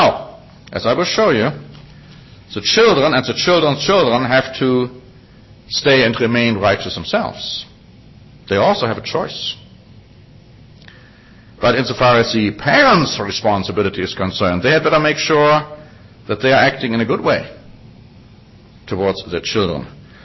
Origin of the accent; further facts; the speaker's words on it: United States; and I'm including myself because I'm an American too.